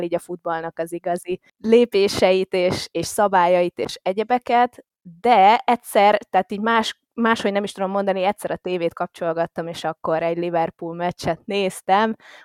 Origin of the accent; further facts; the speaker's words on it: Pécs, Baranya, Hungary; hálás is vagyok, hogy sportközösségben nőttem föl csapat sportban, ezt azért hangsúlyozom, mert akkoriban itt Pécsen